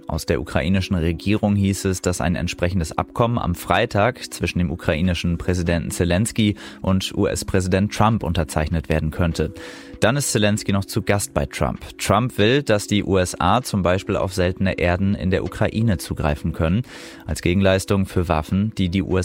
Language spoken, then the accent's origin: German; Lower Saxony, Germany; als Niedersachse